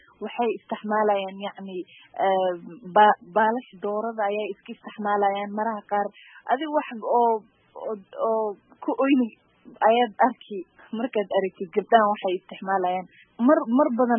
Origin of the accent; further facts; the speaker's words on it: Mandera, Mandera County, Kenya; waxaan ka imaaday dhinaca waqooyi bari, qaasatan Mandera. Marka waxaa jiri jirtay markii aan yaray meeshan aan kusoo barbaaray